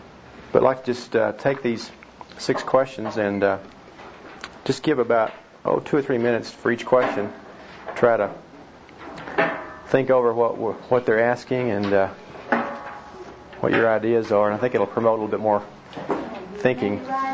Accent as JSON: {"language": "English", "town": "Dallas", "region": "Texas", "country": "United States", "also_born_or_lived": "Fort Worth / Denton", "lives_now": "Colorado Springs, United States", "said": "I'm from Colorado Springs, not too unrecently from Texas, and being from Dallas originally"}